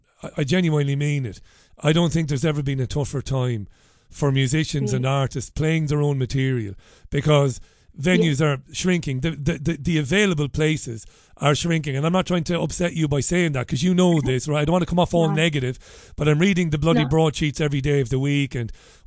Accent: Ireland; I grew up in Ireland in the late 1980s, early 1990s, as a real lover of live music.

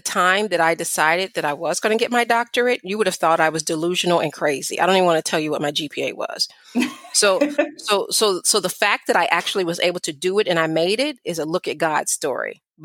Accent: Nashville, Tennessee, United States; And then I'm from Nashville, Tennessee. So there were definitely a lot more Black folks than that.

